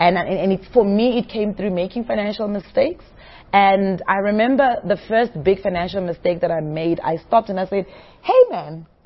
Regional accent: Bushbuckridge, Mpumalanga, South Africa; So when I was growing up, so we grew up in Bushbuck Ridge.

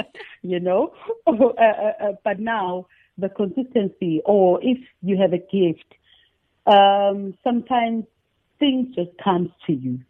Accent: Mandeni, KwaZulu-Natal, South Africa; also born or lived in Inanda; was born and raised in Mandeni. But then I also moved to Enanda, which is, Mandeni is north of KZN, and Enanda is north of Durban. So I was raised in both places.

